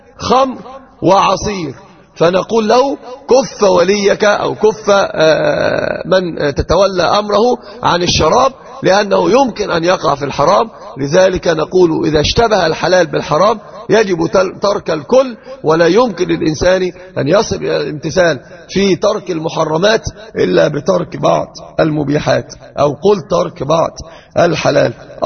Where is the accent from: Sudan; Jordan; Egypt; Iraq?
Egypt; عندنا في مصر يقولون يخلق من الشبه كم؟ 40